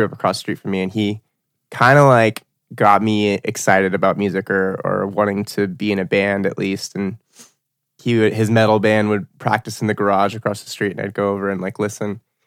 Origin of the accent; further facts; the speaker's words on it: San Diego, California, United States; now in Los Angeles, United States; So yeah, I was born and raised in San Diego, and I've been in LA for about like 6 years now, I want to say.